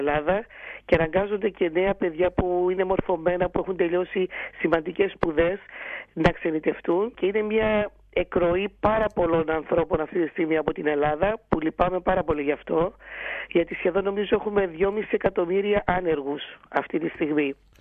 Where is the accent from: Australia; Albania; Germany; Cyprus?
Australia; Melbourne, Victoria; now in Greece; Μένω στην Ελλάδα τα τελευταία 28 χρόνια και λατρεύω την Ελλάδα. Στην Αυστραλία ζούσα και μεγάλωσα στην Μελβούρνη, που και επίσης λατρεύω, τη θεωρώ και αυτή η δεύτερη μου πατρίδα.